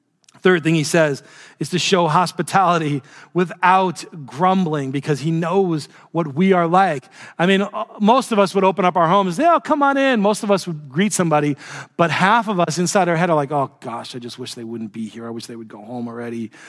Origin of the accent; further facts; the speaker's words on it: New York City, New York, United States; I was scared, and I grew up driving in New York City.